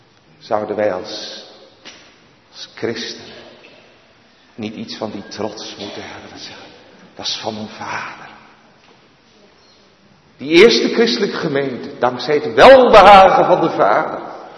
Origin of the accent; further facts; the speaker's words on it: Netherlands; dat je als Nederlanders, zeevarend volkje als we zijn, dan ben je een beetje trots op dat prachtige schip